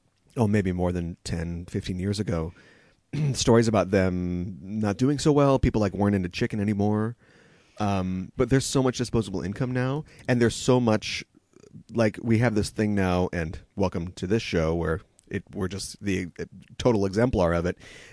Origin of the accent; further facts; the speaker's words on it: Minnesota, United States; I'm from Minnesota. I don't know what I know about chicken.